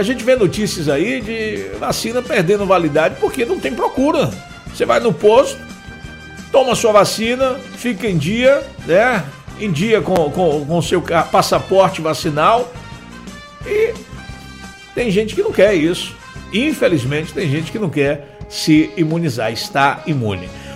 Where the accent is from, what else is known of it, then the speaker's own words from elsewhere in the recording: Sambaituba, Bahia, Brazil; Olha, bom dia, sou de Sambaituba.